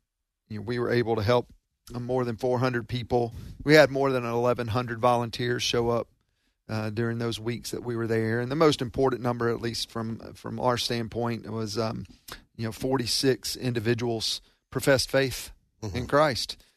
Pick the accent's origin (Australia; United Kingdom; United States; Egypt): United States; Mississippi; And so I love coming back home, seeing some family, but also seeing donor partners.